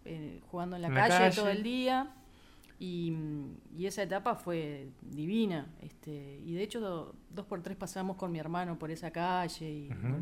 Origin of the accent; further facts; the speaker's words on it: Montevideo, Uruguay; Nací en el Prado.